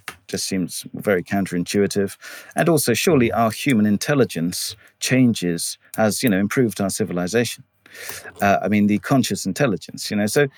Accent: England, United Kingdom; which I was brought up here in England mostly.

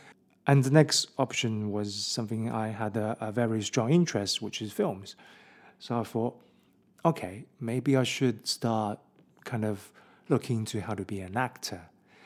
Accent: Birmingham, West Midlands, United Kingdom; I found a job as a marketing manager in London because I came from Birmingham in the UK.

